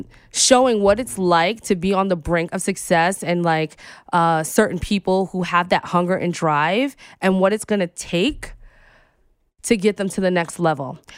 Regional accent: New York, United States; I, you know, as a New Yorker, I love content that's like New York centric

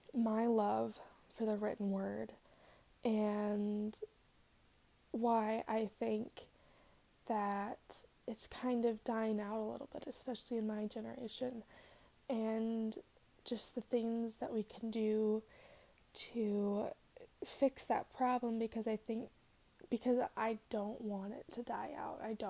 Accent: Minnesota, United States; accent: Minnesotan; I live in Minnesota. I don't know if you can tell by my accent. I really hope it's not that strong. I'm super insecure about it because I just think that Minnesotan accents are so fucking annoying.

